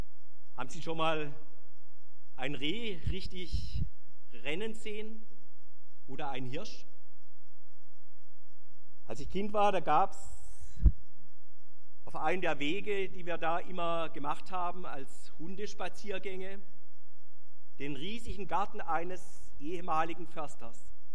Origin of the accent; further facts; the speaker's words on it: Pforzheim, Baden-Württemberg, Germany; auf den Straßen meiner Heimatstadt Pforzheim